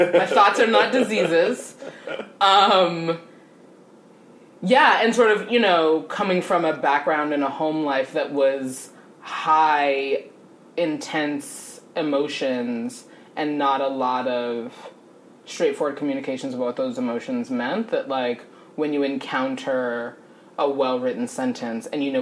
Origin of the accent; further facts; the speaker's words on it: Los Angeles, California, United States; I mean, actually, I grew up in Los Angeles.